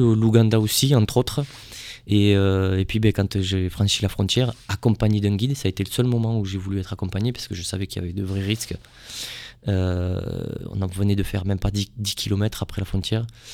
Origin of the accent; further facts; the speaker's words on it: Bujumbura, Bujumbura Mairie, Burundi; je suis de Bujumbura, la capitale